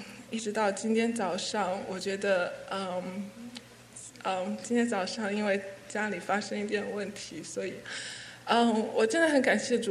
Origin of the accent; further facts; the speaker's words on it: Taiwan; now in United States; 去年九月从台湾来，在 UC 念艺术管理